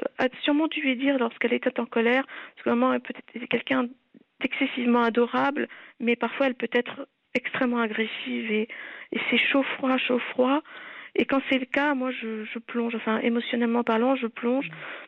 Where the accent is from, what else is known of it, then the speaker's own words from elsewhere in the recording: La Rochelle, Nouvelle-Aquitaine, France; born there; donc moi je suis née à La Rochelle